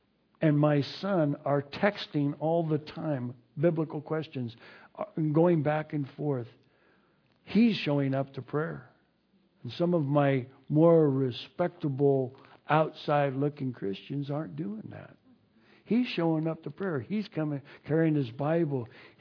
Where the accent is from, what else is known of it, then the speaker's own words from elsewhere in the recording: the South, United States; Well, I come from the South and they sort of frown down there on that.